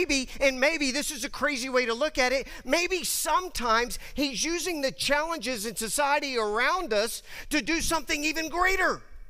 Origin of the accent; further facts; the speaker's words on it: Texas, United States; Which I grew up in West Texas, that was affectionately known as a weed.